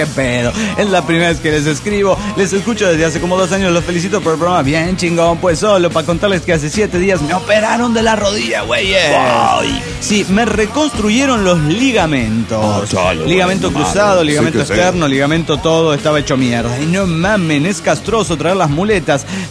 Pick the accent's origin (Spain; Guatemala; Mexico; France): Mexico; Mexico City; del DF mexicano.